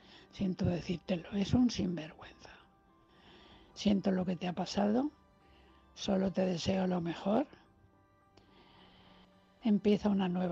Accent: Valencia, Valencian Community, Spain; de Valencia.

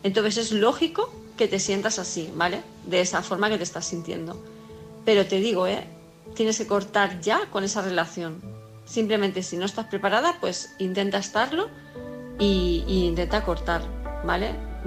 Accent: Palma de Mallorca, Balearic Islands, Spain; Hola, ¿qué tal? Buenas noches, ¿cómo estáis?

